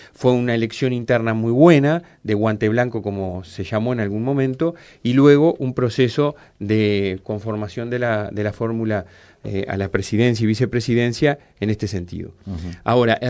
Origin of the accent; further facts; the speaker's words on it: San Gregorio de Polanco, Tacuarembó, Uruguay; Con mamá yo me crié, aprendí a caminar en San Gregorio de Polanco.